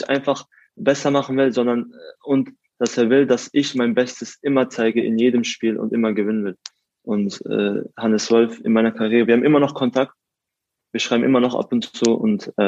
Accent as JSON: {"language": "German", "town": "Karlsruhe", "region": "Baden-Württemberg", "country": "Germany", "tie": "born or raised there", "said": "Aus Karlsruhe bin ich in der Südstadt aufgewachsen"}